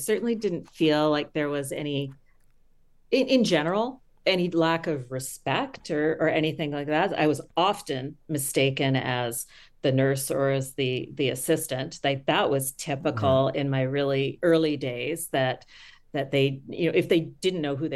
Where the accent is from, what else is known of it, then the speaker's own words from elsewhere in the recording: Manitoba, Canada; So that's my hometown. That's still where I live.